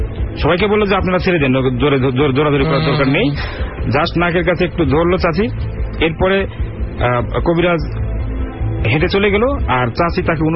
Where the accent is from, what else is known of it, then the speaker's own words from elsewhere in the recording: Natore, Rajshahi Division, Bangladesh; আমার দেশের বাড়ি হচ্ছে উত্তরবঙ্গ নাটোরে। নাটোরে তো নাটোরের শহর থেকে 13 কিলো উত্তরে আমাদের সেই জায়গাটার নাম হচ্ছে নলডাঙ্গা।